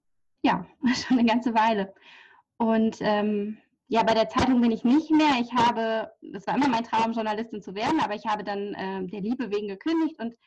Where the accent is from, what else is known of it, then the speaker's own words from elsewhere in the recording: Germany; ich komme aus der Nähe von Hamburg